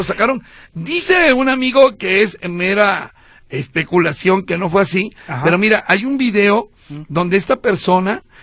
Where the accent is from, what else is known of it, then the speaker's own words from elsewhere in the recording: Veracruz, Mexico; Yo tengo ahí mis 30 centímetros del claro. Golfo de México como buen veracruzano.